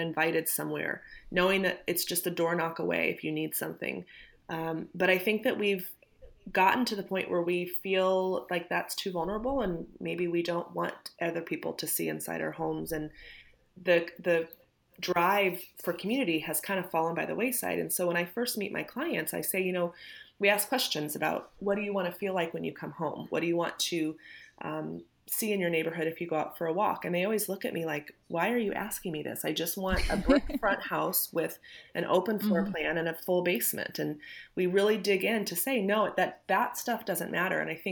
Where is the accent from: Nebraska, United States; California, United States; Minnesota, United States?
Nebraska, United States; moved away as an adult; When I met my husband then and we moved from my home state of Nebraska to Georgia, and then we set along this path of being abroad for a while